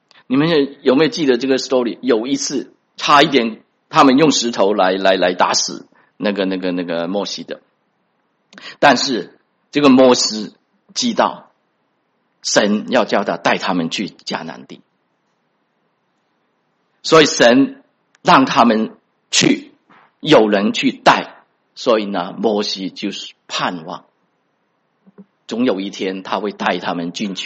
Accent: China; moved away as an adult; now in United States; 大家大概也知道我是在国内长大的我20岁来美国

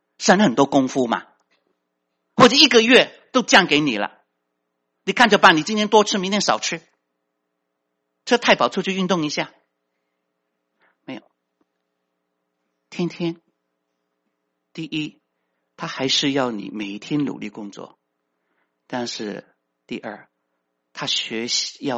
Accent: China; 就像我们中国人一样，犹太人跟我们中国人很像的，怕不够，哎呀，怕麻烦

